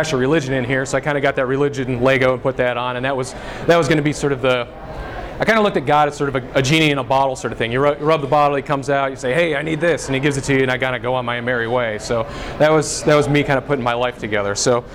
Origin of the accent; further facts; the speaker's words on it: Akron, Ohio, United States; But to give you a little bit more background on myself, I grew up in Akron, Ohio.